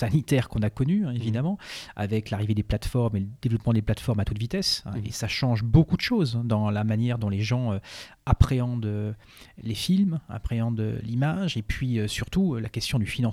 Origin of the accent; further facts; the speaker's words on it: Nantes, Pays de la Loire, France; born there; Alors moi, je suis né à Nantes